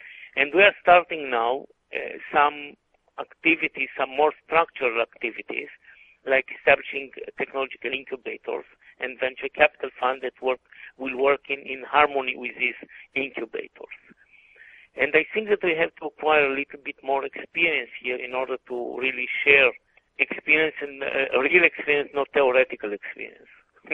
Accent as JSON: {"language": "English", "country": "Israel", "said": "as I mentioned, I'm from the Holy Land, but I'm not a prophet."}